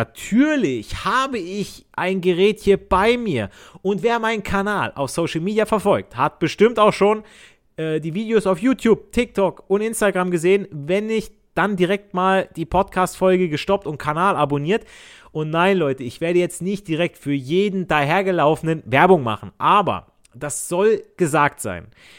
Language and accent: German; Southern Italy, Italy; Das ist wie, wenn ich in Italien bin, ich als Süditaliener, ich spreche auch Dialekt.